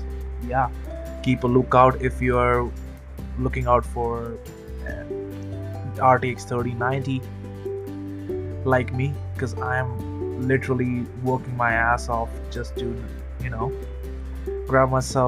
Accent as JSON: {"language": "English", "country": "Canada", "said": "I'm from Canada, so yeah. We live right next to US."}